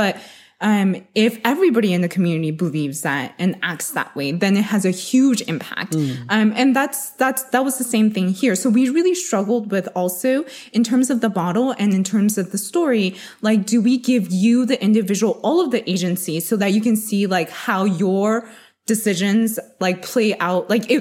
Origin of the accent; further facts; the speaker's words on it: United States; So I'm Chinese American. So growing up, I've always loved like having individualism